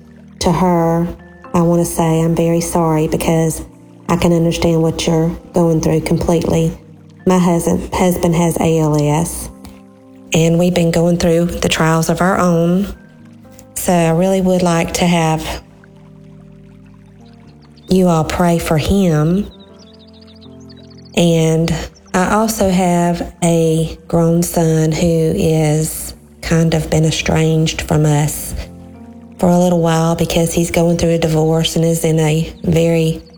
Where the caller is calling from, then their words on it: Georgia, United States; I'm listening from Georgia.